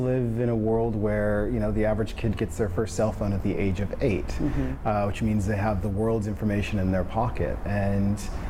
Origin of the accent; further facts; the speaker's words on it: Portland, Oregon, United States; So born and raised in Portland, Oregon, so I'm a hometown kid.